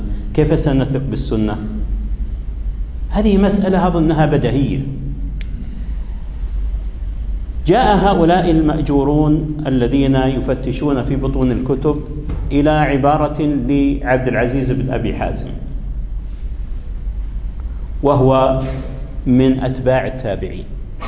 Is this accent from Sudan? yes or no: no; Riyadh, Riyadh Province, Saudi Arabia; بعض الإخوة الذين عندهم بعض النشاط عندنا في الرياض